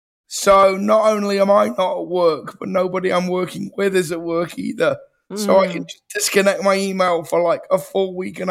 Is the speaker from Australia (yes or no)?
no; United Kingdom; We don't do Thanksgiving. I'm British.